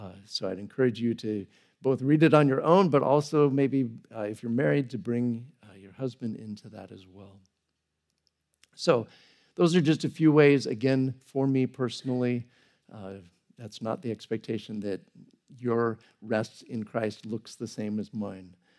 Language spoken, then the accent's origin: English; Oregon, United States; I grew up in the Pacific Northwest in Oregon